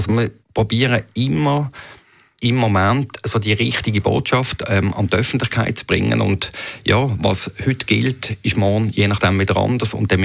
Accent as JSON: {"language": "German", "town": "Basel", "region": "Basel-Stadt", "country": "Switzerland", "said": "Als Basler, mit einer welschen Mutter."}